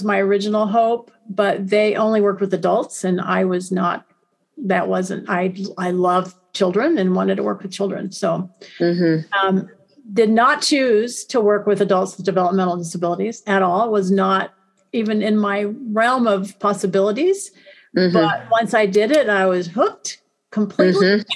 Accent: Kansas, United States; I grew up in Kansas. I grew up very close to Kansas State University.

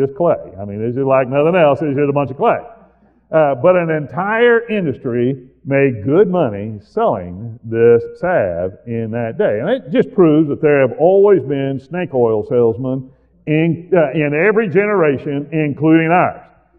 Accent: Oklahoma, United States; born there; Now, I was born down in Oklahoma, where the red clay gives everything red color to it.

